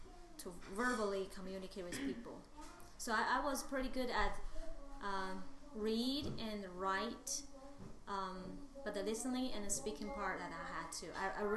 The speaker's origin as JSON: {"language": "English", "region": "Sichuan", "country": "China", "lives_now": "United States", "said": "It's called Sichuan Province. It's kind of in the central west in China, geographically."}